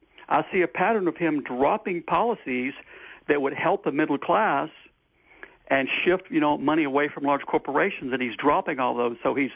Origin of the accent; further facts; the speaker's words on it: Houston, Texas, United States; And again, I'm from Houston, Texas. My father worked for Shell Oil Company.